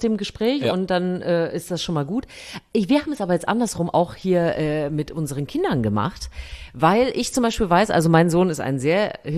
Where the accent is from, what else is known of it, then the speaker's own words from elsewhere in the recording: Thuringia, Germany; ich komme ja eigentlich aus Thüringen